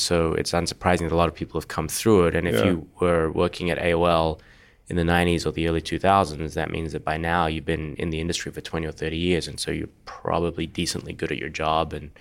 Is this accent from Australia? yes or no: yes; Australia; moved away as an adult; now in United States; I grew up in Australia. I didn't move to America until 96. I actually didn't become a citizen until last year.